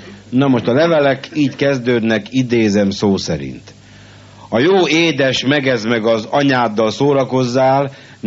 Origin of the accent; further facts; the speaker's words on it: Kőbánya, Budapest, Hungary; born there; Apám Rácalmáson született parasztgyerek. Én születtem Kőbányán.